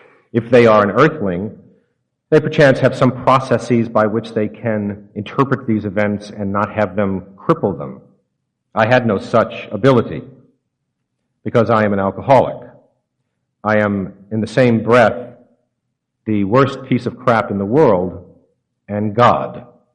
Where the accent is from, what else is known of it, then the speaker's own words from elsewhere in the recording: New Orleans, Louisiana, United States; born there; I was born in New Orleans, Louisiana. There's a little drinking that goes on down there. On top of which I'm Catholic. On top of which I'm half Irish.